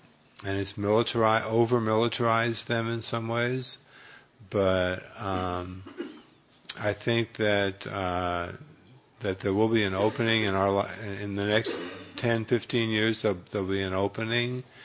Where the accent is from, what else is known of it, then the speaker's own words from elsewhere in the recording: United States; Yeah, we're not in a position to say that this intervention will fix things because we're American and we know what we're doing